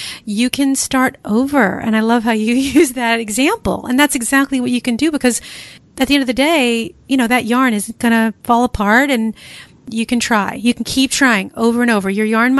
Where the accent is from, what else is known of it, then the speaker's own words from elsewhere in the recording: New York, United States; I'm from New York and I never heard that.